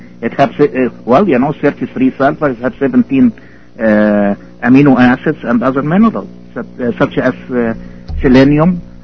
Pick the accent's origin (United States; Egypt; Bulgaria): Egypt; born there; English is a second language; I was born in Egypt